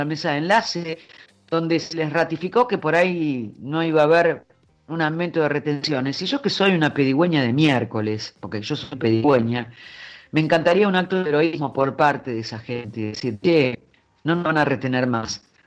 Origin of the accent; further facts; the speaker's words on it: Argentina; como los argentinos ya conocemos ese tema